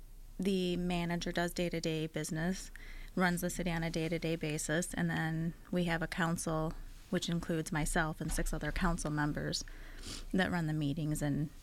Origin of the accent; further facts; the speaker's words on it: Livonia, Michigan, United States; Yes, I grew up in Livonia, but my family had a cottage on Lobdell Lake, which is nearby, and my parents retired out there, and then I moved out to Linden in 2005.